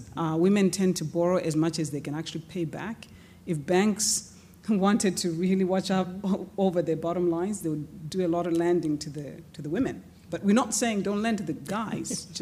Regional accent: Zimbabwe; born there; I was born in Zimbabwe.

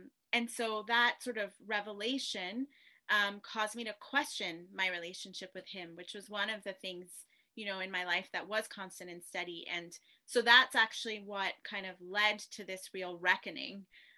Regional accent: Tanzania; born there; my father's Ghanaian, my mother is Armenian American, I was born in Tanzania, I grew up sort of straddling a lot of borders.

